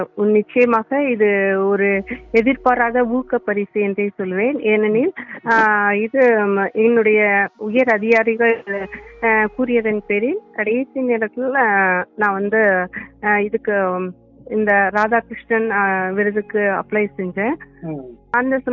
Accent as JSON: {"language": "Tamil", "town": "Karaikudi", "region": "Tamil Nadu", "country": "India", "tie": "born or raised there", "said": "அதனால பிறந்தது வளர்ந்தது எல்லாமே காரைக்குடி தான்."}